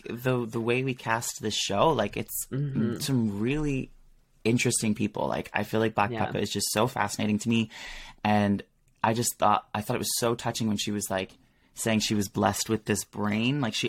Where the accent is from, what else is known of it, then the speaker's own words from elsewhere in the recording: Peterborough, United Kingdom; Like growing up in Peterborough, I just was like, I knew I needed to get out